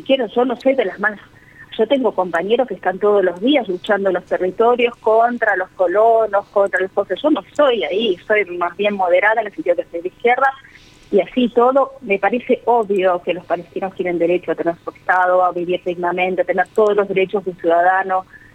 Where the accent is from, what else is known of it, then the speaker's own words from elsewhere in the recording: France; Toda mi vida crecí desde el exilio en Francia